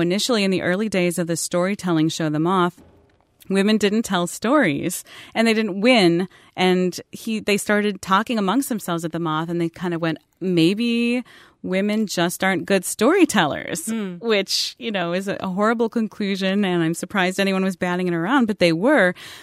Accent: Wisconsin, United States; My father was from Mexico, but I grew up in Wisconsin with my mom, who was, you know, of German heritage, and my grandparents.

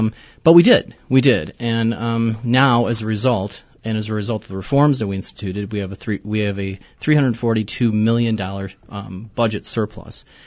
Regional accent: Abbotsford, Wisconsin, United States; Even my hometown of Abbotsford gets 79.86% state support.

